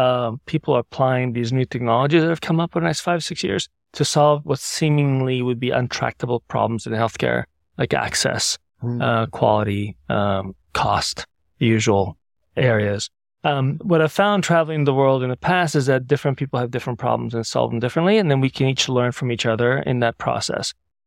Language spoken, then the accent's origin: English; Sydney, New South Wales, Australia; I grew up in Sydney from 1973 to 1980, which dates me a little bit. I was a young man, went to school just up the street here.